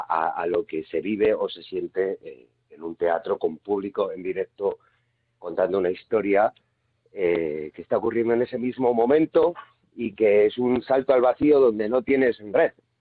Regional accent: Madrid, Community of Madrid, Spain; Pues mira, yo por ejemplo, que soy madrileño, que trabajo mucho sobre todo en mi ciudad

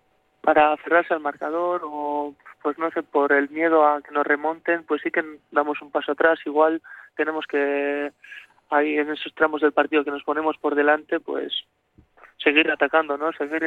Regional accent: Ondarroa, Basque Country, Spain; Sí, yo soy de Ondarroa, sí.

